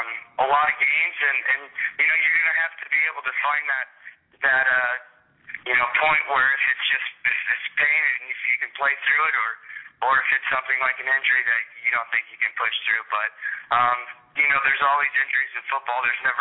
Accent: Kansas, United States; Well, I grew up in Kansas, and, I was a big basketball player and enjoyed playing basketball.

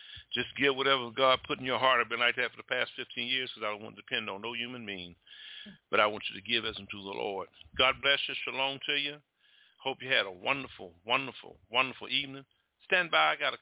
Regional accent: United States; now in Jamaica; I'm not even accepted in my own country, man. I'm an American. I fought for my country.

